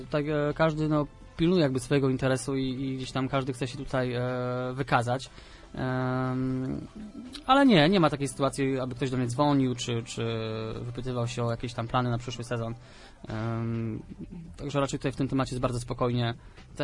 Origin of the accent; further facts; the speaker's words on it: Leszno, Greater Poland Voivodeship, Poland; Ja jestem z Leszna